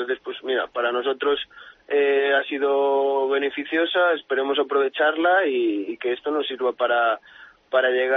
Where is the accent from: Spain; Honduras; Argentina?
Spain; Lalín, Galicia; also born or lived in Vigo; Yo soy de Lalín, un pueblo de interior.